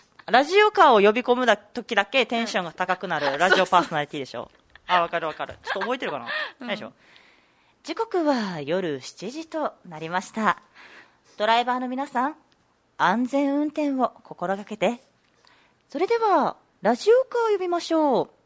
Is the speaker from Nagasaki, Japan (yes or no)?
no; Okinawa, Japan; 私もともと中部出身なんだけどさ、うん、普段方言あんまり喋らないようにとか